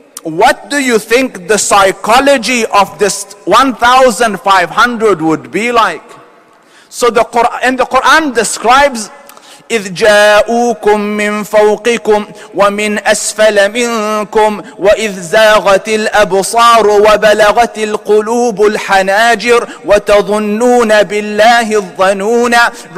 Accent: Australia; I'll give it in meters because I'm from Australia.

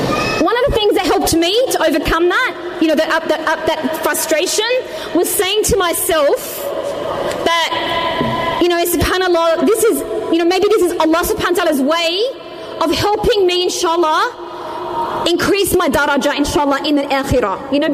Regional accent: Australia; Look, being an Australian revert, when I first started out, I didn't know, obviously, any Arabic.

